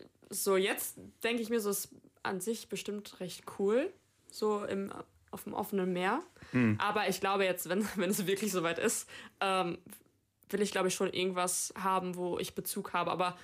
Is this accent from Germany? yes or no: yes; North Rhine-Westphalia, Germany; now in Cologne, Germany; ich komme ja aus dem Sauerland